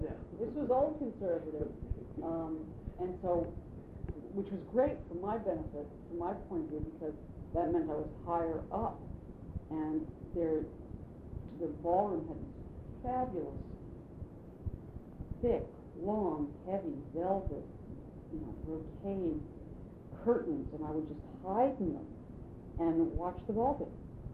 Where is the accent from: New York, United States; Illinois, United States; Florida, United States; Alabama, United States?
New York, United States; I was probably the only Jewish kid growing up in New York who wasn't a Koufax fan.